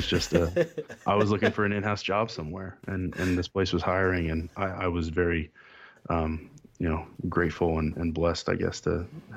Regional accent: Kansas City, United States; I'm from Kansas City area, so I'm a big Jayhawks fan.

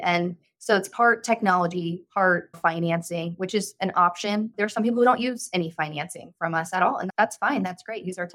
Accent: Kansas City, Missouri, United States; now in Dallas, United States; But yeah, so I grew up in Kansas City, big Chiefs fan. whole family is from Kansas, and I made my way to Dallas by way of the SMU rowing team.

